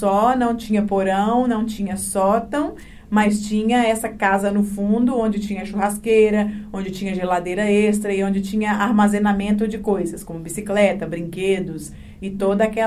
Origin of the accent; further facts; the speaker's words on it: Brazil; eu sou do Brasil, eu tô acostumada com isso.